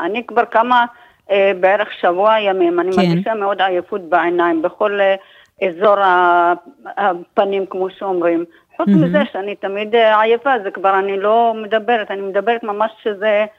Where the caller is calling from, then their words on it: Petah Tikva, Central District, Israel; אני מפתח תקווה.